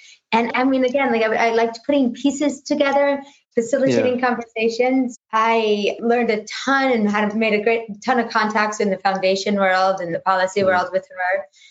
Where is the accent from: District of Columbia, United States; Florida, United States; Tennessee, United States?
District of Columbia, United States; Washington; also born or lived in New York; I was raised in Washington, D.C. area, and I went to New York for school.